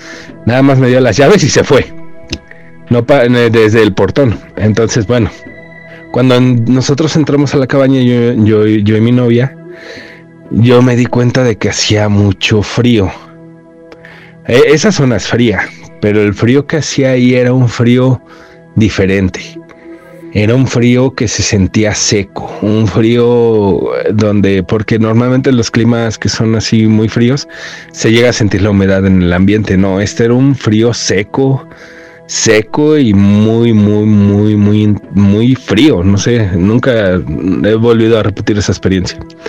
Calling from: Morelos, Mexico; Yo soy del estado de Morelos y les envío este mensaje para contarles una experiencia que viví.

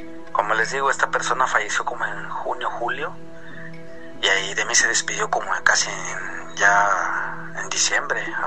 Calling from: Chiapas, Mexico; nuevamente acá desde mi tierra, Hermosa, Chiapas.

